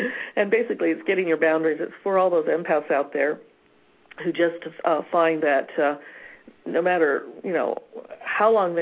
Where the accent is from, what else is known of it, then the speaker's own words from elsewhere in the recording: Fresno, California, United States; born there; I was born in Fresno, actually. It's interesting I picked that town.